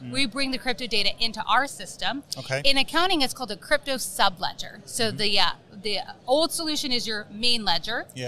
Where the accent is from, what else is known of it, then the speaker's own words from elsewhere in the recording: San Francisco, California, United States; now in -; I am from San Francisco, California, so I flew in a little bit early